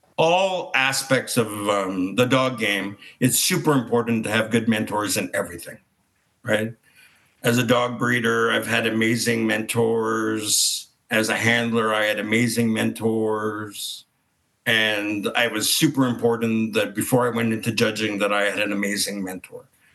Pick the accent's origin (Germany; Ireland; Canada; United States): Canada; Thunder Bay, Ontario; And in Thunder Bay, everyone goes, oh, it must have been hard growing up in Thunder Bay.